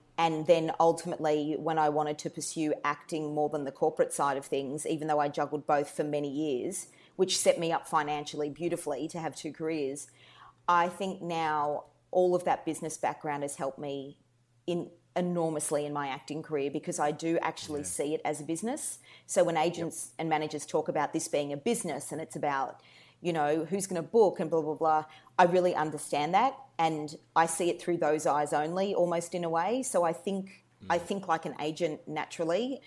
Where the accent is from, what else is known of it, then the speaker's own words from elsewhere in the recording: Melbourne, Victoria, Australia; first language Polish; English is a second language; But I was born and raised in Melbourne, though my first language was probably a combination of Polish mixed with some German and English.